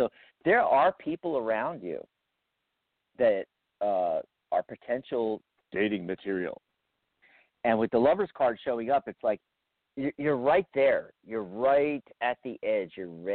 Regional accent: Pennsylvania, United States; Because I want to ask Natalie, because, yeah, you know, I grew up in Montgomery County.

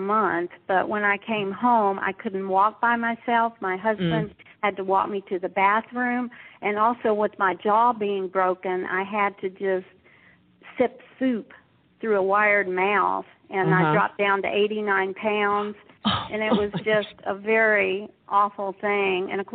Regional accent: Little Rock, Arkansas, United States; Okay, well, I grew up in Little Rock, Arkansas. My dad was a newspaper editor, and he also owned a PR firm.

